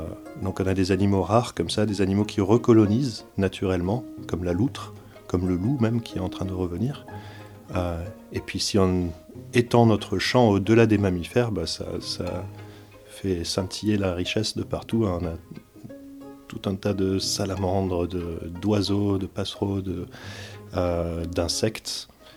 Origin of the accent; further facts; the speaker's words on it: Provence-Alpes-Côte d'Azur, France; Moi, je viens de Provence. J'étais pas mal dans les Alpes et sur le bassin méditerranéen.